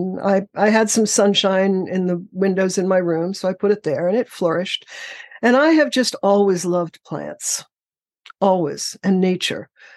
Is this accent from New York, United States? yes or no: yes; Manhattan, New York, United States; We lived in a high rise in Manhattan when I was a kid.